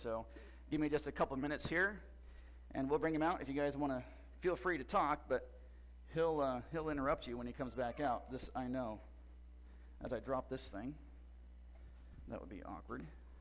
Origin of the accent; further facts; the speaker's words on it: Galilee, Northern District, Israel; I'm from Galilee, and I have a great story to tell you today.